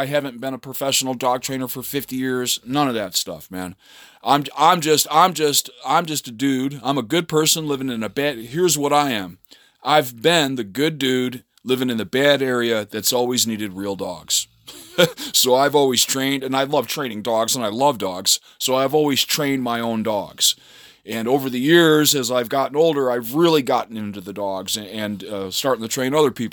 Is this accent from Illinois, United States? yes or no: yes; Chicago, Illinois, United States; I'm from Chicago. I'm from these places, man.